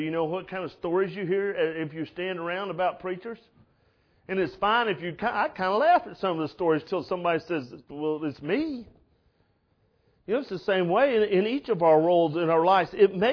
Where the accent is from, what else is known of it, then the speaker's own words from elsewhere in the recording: Florida, United States; I am kind of fair-skinned, and I grew up in Florida, and I'm old enough to have grown up in Florida prior to the time I ever had sunblock.